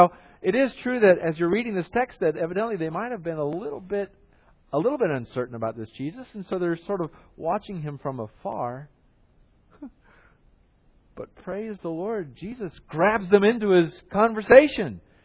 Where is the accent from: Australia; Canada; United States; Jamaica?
United States; the South; I grew up in the South, and so there is something of the Christian culture that sort of oozes around you and you pick up just by living in the area.